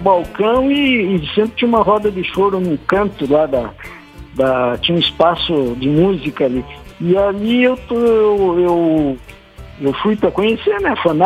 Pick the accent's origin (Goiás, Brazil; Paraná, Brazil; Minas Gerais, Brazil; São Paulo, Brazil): Paraná, Brazil; Castro; E eu sou de Castro.